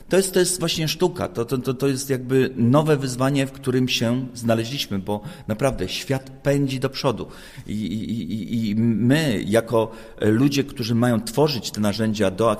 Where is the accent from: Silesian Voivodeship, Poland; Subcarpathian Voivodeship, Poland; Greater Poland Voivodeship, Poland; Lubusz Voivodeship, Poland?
Lubusz Voivodeship, Poland; Gorzów Wielkopolski; Po prostu problemem na przykład Gorzowa, bo jestem z Gorzowa